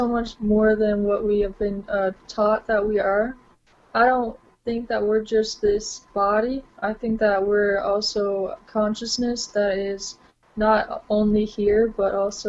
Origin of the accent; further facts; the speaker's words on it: Brook, Newfoundland and Labrador, Canada; I grew up in Brook, Newfoundland